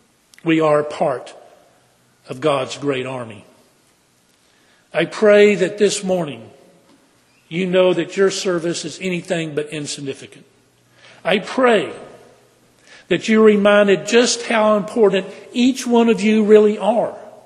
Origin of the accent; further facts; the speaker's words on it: Texas, United States; I remember a woman who was in my home church when I was growing up in Texas.